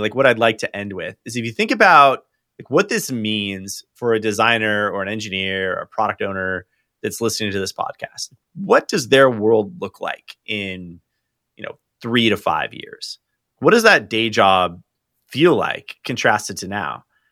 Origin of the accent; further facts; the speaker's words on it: United States; Yeah, I mean, Dave, I'm an American.